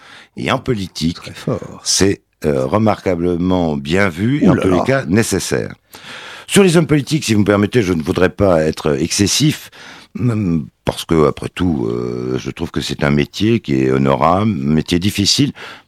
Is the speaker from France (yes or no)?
yes; eastern France, France; je suis de l'Est de la France.